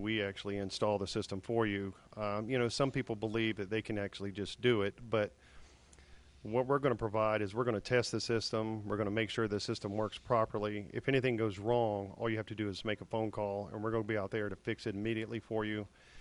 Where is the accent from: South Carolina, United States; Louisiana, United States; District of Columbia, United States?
South Carolina, United States; James Island; I think in the Low Country, I'm from here. I'm from James Island.